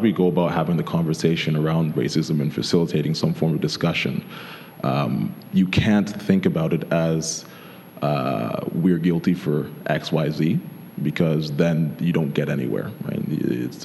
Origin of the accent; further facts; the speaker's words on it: the South, United States; I grew up in the States, and so I grew up in the South.